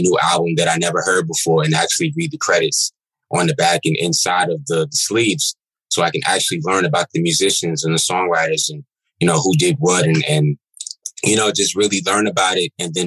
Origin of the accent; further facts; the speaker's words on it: New York, United States; I'm from Queens, New York. I've lived so many different places.